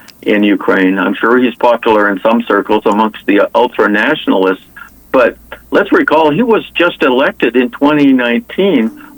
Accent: Canada; that I'm originally Canadian. I am Canadian American. I kind of ended up here by accident.

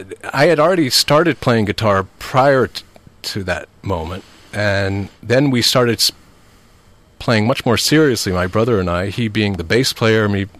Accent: Rome, Lazio, Italy; when we were growing up in Rome, Italy, actually, our mother being Italian.

